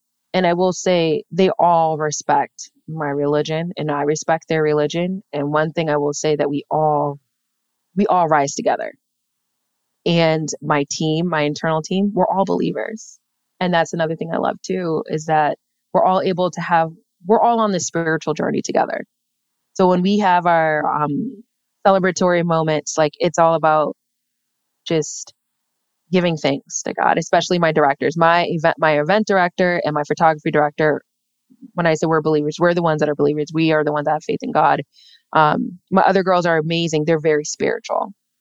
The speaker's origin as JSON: {"language": "English", "country": "United States", "said": "Everyone has their story, especially me being Black American."}